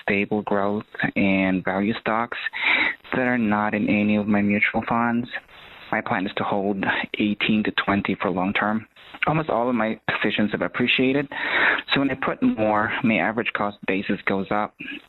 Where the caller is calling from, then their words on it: Ohio, United States; I'm calling from Ohio.